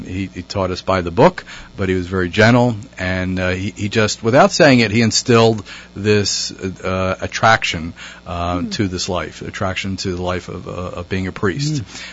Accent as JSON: {"language": "English", "town": "Phoenixville", "region": "Pennsylvania", "country": "United States", "tie": "born or raised there", "said": "I was born and raised in Phoenixville, which is, for those who don't know, a little town in Chester County. When I grew up, it was a steel town, blue-collar town. My parents were immigrants came over from Ireland after the war."}